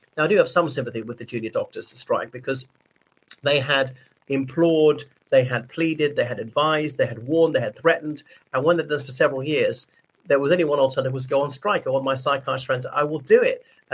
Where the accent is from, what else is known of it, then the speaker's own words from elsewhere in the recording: Ireland; o everybody … from Ireland.